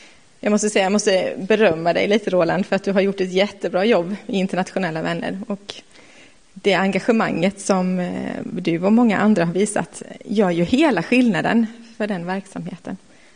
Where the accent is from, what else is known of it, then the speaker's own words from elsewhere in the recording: Gränna, Jönköping County, Sweden; now in Vaggeryd, Sweden; Jag växte upp i Gränna, by the sea som man säger, hemma.